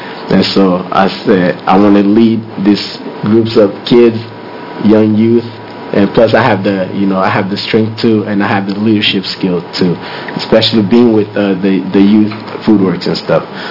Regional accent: Togo; now in United States; I'm from Togo, West Africa. I moved to the U.S. In 2000, November 2000.

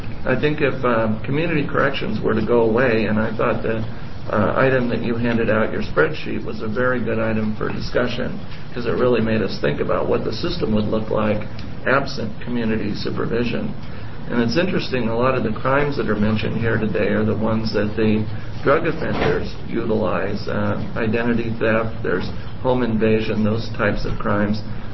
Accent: Oregon, United States; I'm from Yamhill County.

